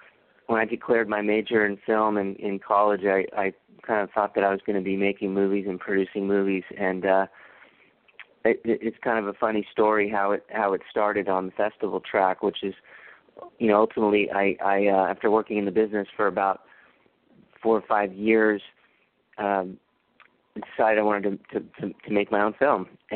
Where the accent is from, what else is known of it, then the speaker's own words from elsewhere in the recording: Redondo Beach, California, United States; now in Venice, United States; I grew up in the South Bay, grew up in Redondo Beach, and then moved away and went to college in Santa Barbara and then moved down to Venice, and I'm in Venice now.